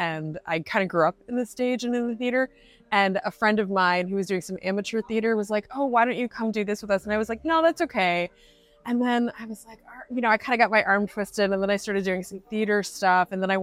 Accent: Florida, United States; now in Frankfurt, Germany; Yeah, we come from Florida. I'm good on sun.

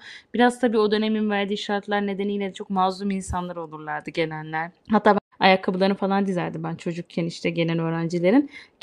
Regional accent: Malatya, Turkey; Çünkü biz Malatyalıyız ve bunu neden söyledim bilmiyorum.

